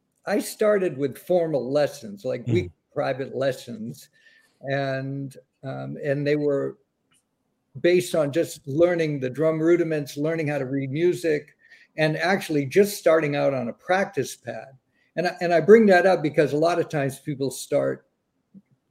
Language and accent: English; Boston, Massachusetts, United States; And growing up in the Boston area, luckily I got to see him a lot.